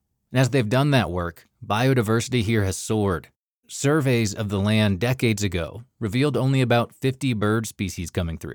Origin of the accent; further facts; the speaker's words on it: Kansas, United States; now in Montana, United States; Growing up in Kansas, family members hunted, but I never really got it. When I moved to Montana, it seemed like it was everywhere.